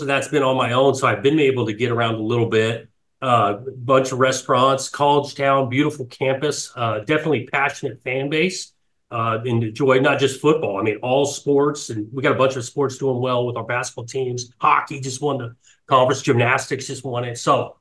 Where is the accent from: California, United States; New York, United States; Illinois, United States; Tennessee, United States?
California, United States; Los Angeles; growing up in Los Angeles, knew Magic Johnson, went to school here